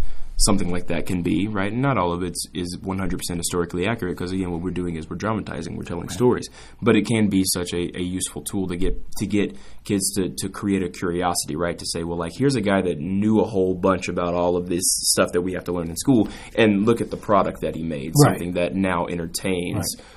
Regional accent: Athens, Texas, United States; I mean, again, growing up in Athens, I don't have a ton of perspective of – I mean, growing up in Athens – 10 years ago now, arguably, is when I started high school.

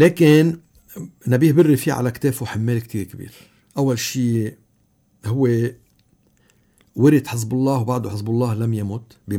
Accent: Lebanon; أنا وياك نحن لبنانية ومسيحية وموارنة، وأنا وياك من زيت الضيعة

